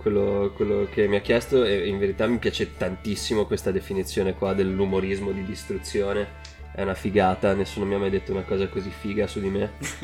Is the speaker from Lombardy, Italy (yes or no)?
no; Genoa, Liguria, Italy; sono di Genova, ho 23 anni e faccio il comico.